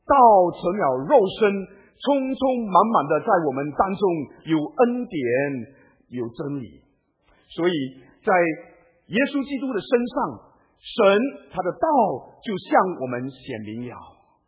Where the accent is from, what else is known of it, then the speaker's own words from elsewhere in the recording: China; 我们中国人也在寻找道